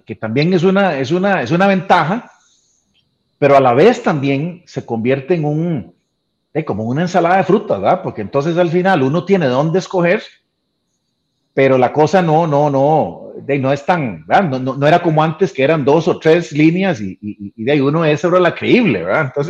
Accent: Limón, Costa Rica; Pues yo soy de Limón y el periódico llegaba tarde, ¿verdad?

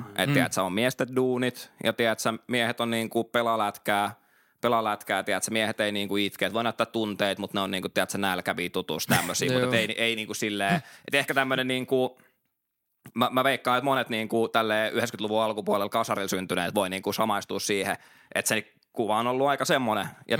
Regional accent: Nurmijärvi, Uusimaa, Finland; Mä oon Nurmijärveltä Landelta. Ei siellä ollut niinku mitään

